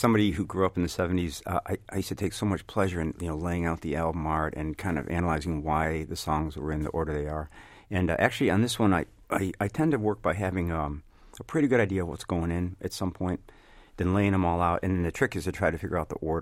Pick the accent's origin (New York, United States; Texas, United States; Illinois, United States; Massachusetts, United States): Illinois, United States; when I grew up in the South Suburbs, and my dream as a kid was to go to Old Town